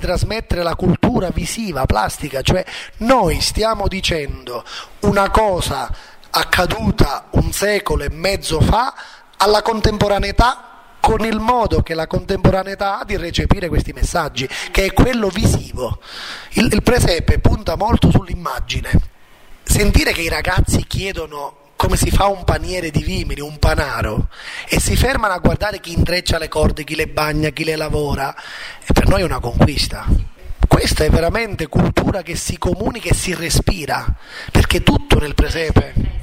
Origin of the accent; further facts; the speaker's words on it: Cammarata, Sicily, Italy; cioè siamo di Cammarata.